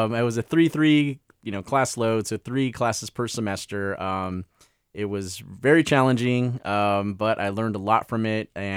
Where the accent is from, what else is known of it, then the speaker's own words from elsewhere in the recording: California, United States; I'm originally from California. Spent some time throughout the United States doing my schooling.